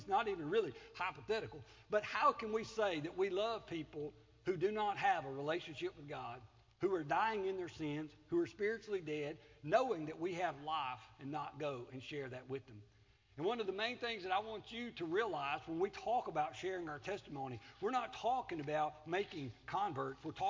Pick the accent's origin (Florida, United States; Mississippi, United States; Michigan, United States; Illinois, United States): Mississippi, United States; Collins; born or raised there